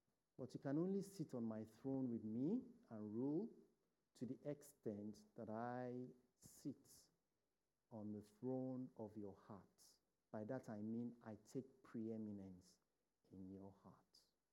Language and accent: English; Nigeria; If you go to my country, Nigeria, let me say much.